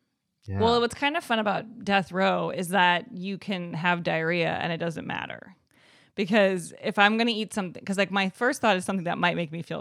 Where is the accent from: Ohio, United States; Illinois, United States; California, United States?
Illinois, United States; Evanston; Evanston, Illinois, right outside of Chicago.